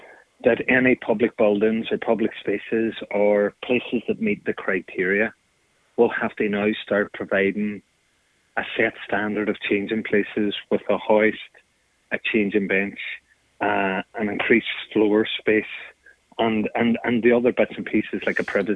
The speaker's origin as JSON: {"language": "English", "region": "County Donegal", "country": "Ireland", "tie": "born or raised there", "lives_now": "Dublin, Ireland", "said": "To be honest, I grew up in Donegal. So we go back, and I now live in Dublin."}